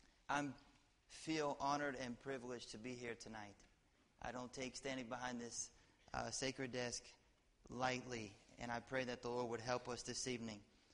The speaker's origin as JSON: {"language": "English", "region": "Georgia", "country": "United States", "tie": "born or raised there", "said": "I grew up in the Bible Belt. I grew up in just west of Atlanta, Georgia."}